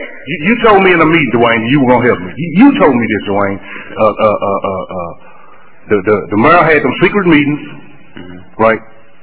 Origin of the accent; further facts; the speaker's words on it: Dallas, Texas, United States; And I grew up in West Dallas. You know that.